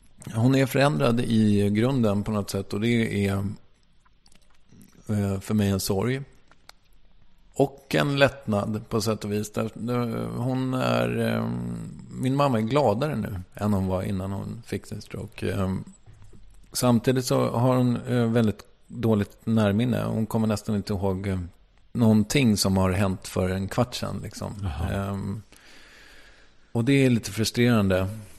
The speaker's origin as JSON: {"language": "Swedish", "region": "Stockholm County", "country": "Sweden", "accent": "Stockholm", "lives_now": "Malmö, Sweden", "said": "när jag flyttade till Malmö så började jag prata så jävla utpräglad stockholmska."}